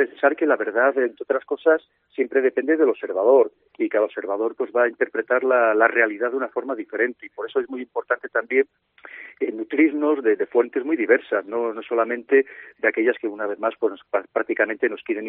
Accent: León, Castile and León, Spain; encantado de estar de nuevo aquí en mi tierra, en mi querida ciudad de León

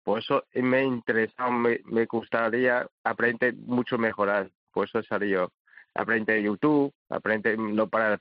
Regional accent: China; Spanish is a second language; El secreto, sí que verán, soy chino porque trabajamos muchos.

